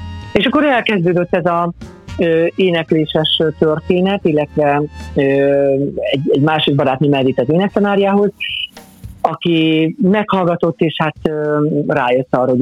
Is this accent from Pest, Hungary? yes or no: no; Debrecen, Hajdú-Bihar, Hungary; mert ez Debrecenben, én debreceni vagyok